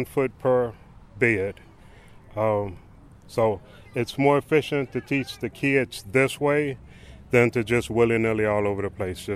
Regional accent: Chicago, Illinois, United States; I was raised in Chicago, 55th and Union, 61st and Morgan, in that area.

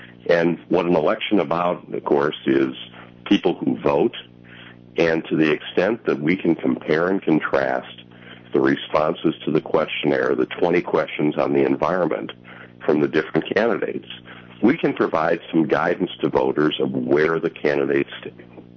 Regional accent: Chicago, Illinois, United States; born there; Chicago's our home. I'm a Chicagoan. I live a mile and a half from where I was born on the far north side of Chicago.

